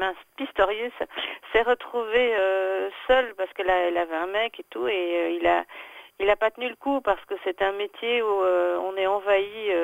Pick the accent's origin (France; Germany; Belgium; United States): Belgium; puisque je suis belge.